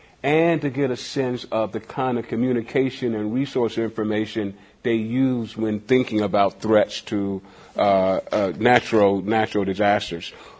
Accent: Savannah, Georgia, United States; I grew up in Savannah, Georgia, and we were right there on the water, and I can remember growing up evacuating our home to prepare for the hurricane.

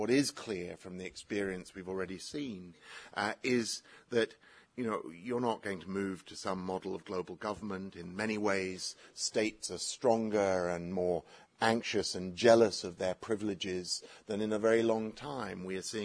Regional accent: United Kingdom; As a young man growing up in Britain

